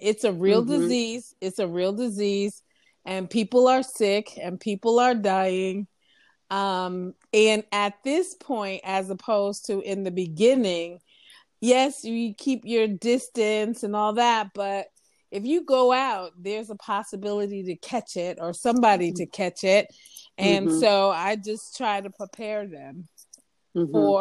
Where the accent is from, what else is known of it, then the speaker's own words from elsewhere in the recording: Connecticut, United States; moved away as an adult; now in Texas, United States; I'm from Connecticut and I moved to Texas because at the time direct entry midwifery was legal in Texas.